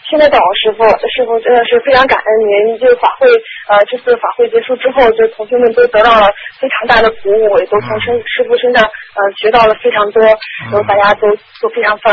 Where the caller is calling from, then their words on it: Germany; 啊，是德国打过来的。